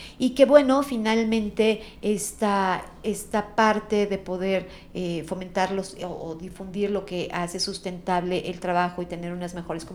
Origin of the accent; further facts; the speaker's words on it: Mexico; como mexicanos lo tenemos que fomentar